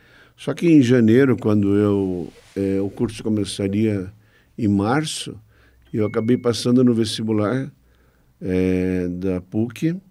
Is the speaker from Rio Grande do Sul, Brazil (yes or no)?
no; Blumenau, Santa Catarina, Brazil; moved away as an adult; now in Curitiba, Brazil; Sou natural da cidade de Blumenau, moro em Curitiba há mais de 40 anos. Hoje eu me considero mais paranaense do que catarinense.